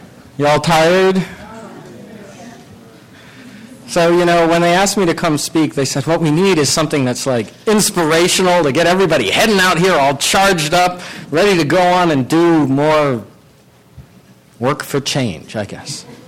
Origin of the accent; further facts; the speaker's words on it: Peru; When I was a kid growing up in Peru, another one of those places that my mother worked